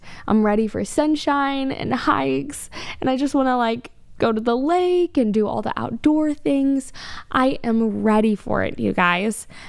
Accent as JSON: {"language": "English", "town": "Austin", "region": "Texas", "country": "United States", "said": "I'm from Austin, y'all, and if you're not living in Central Texas, you may not have heard"}